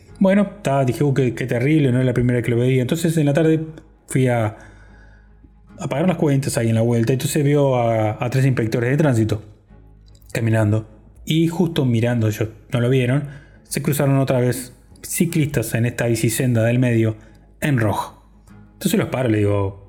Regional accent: Uruguay; algunas cositas que me molestan como todo uruguayo

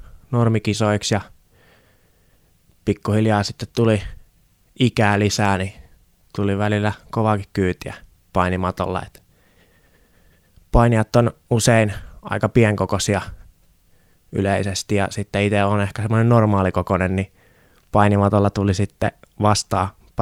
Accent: Nastola, Päijät-Häme, Finland; also born or lived in Lahti; mä oon syntynyt Lahdessa, mutta sitten me 3-4 vanhanta muutettiin Nastolaan

